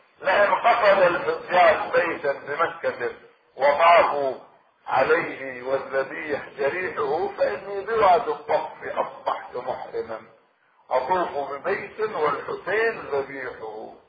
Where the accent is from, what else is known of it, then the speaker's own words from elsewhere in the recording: Iraq; سبع أئمة عندنا في العراق